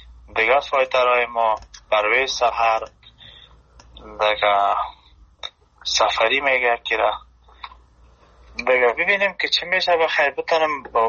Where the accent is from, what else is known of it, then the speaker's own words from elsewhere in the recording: Afghanistan; now in Germany; ما از افغانستان.